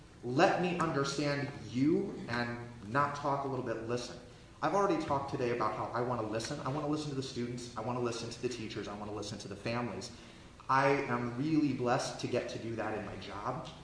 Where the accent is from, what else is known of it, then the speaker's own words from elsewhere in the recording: Indianola, Iowa, United States; So, number one, I grew up in Indianola, Iowa. There were two African-American students in my school and a few Native students. And that was about it. Everyone else looked like me, thought like me, spoke like me.